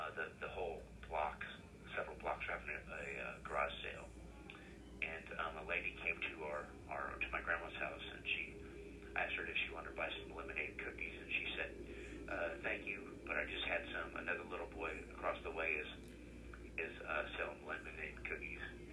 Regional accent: United States; growing up in America, it was a lot of cops and robbers.

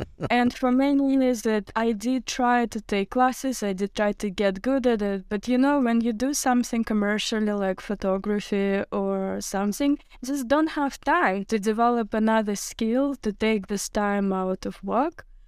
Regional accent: North Caucasus, Russia; born there; English is a second language; And I was born in North Caucasus in USSR. And my family was so poor, but they did try to bring me an education. And there was an art school in our village.

